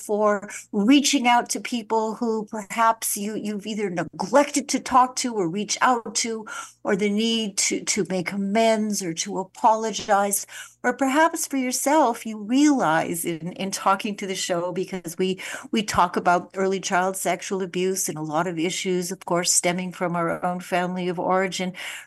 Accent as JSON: {"language": "English", "town": "Winnipeg", "region": "Manitoba", "country": "Canada", "tie": "born or raised there", "said": "a friend of mine who I grew up with in Winnipeg"}